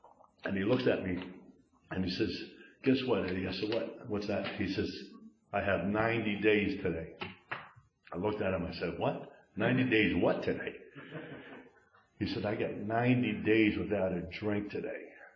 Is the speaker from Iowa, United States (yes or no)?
no; Philadelphia, Pennsylvania, United States; I grew up in Southwest Philly. I leave my house. It's in the city.